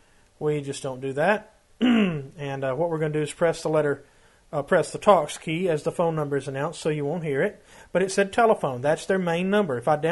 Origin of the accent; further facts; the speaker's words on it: Gadsden, Alabama, United States; I live in Gadsden, my hometown.